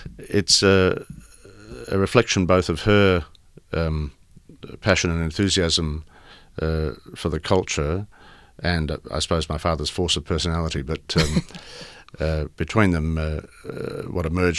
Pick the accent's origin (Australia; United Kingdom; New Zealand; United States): Australia; Whyalla, South Australia; born there; I was born in Whyalla, mm-hmm. in South Australia.